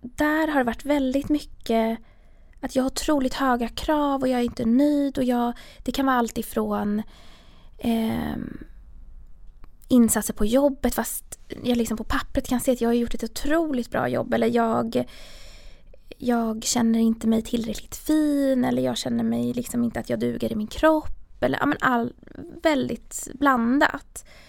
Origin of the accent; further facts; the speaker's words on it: Stockholm, Stockholm County, Sweden; jag är uppväxt i Stockholm, ganska centralt. har växt upp i hela den här storstadspulsen.